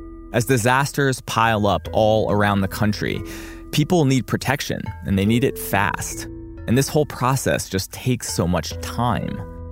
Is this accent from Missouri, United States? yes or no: no; Vermont, United States; from Northern California to my hometown in Vermont